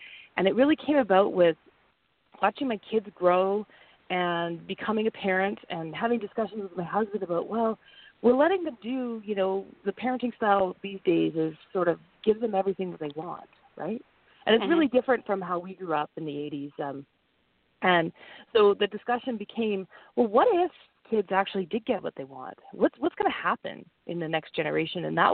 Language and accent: English; New England, United States; now in Canada; I actually grew up, I went to elementary school in New England, which is why the book is set there. So I am a Canadian and I live in Canada now.